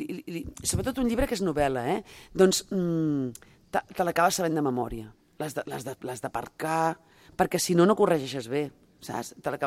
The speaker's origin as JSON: {"language": "Catalan", "region": "Catalonia", "country": "Spain", "said": "jo sóc del Vallès Oriental"}